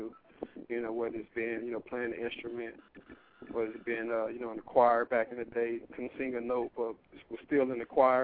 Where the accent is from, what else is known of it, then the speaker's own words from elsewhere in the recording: Dallas, Texas, United States; now in Los Angeles, United States; I'm originally from Dallas, Texas.